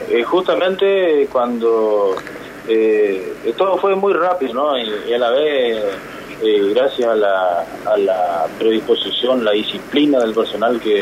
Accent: Puerto Esperanza, Misiones, Argentina; born there; yo soy nacido acá en la provincia de Misiones, soy nacido en Puerto Esperanza

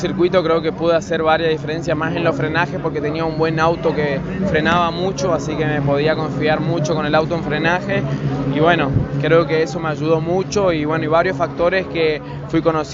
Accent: Puerto Iguazú, Misiones, Argentina; Nací en Iguazú, fui al colegio en la parroquial, ahora estoy en secundaria, en cuarto año en la Sagrada Familia.

